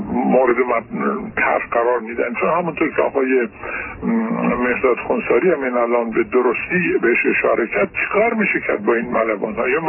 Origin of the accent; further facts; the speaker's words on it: Iran; تقریبا همه اونها که میدونن من ایرانی هستم راجع به این موضوع صحبت میکنن